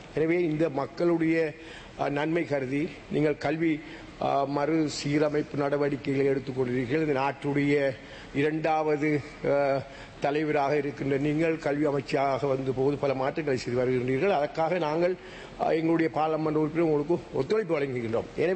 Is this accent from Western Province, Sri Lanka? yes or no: no; Addalaichenai, Eastern Province, Sri Lanka; எனது சொந்த ஊரான அட்டாளச்சேரி மல்லி இருக்கு